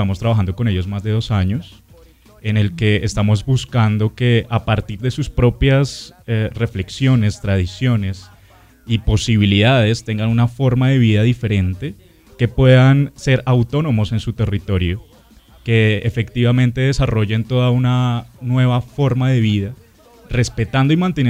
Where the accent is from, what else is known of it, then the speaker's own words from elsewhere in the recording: Colombia; somos capaces de entendernos como colombianos, como seres humanos.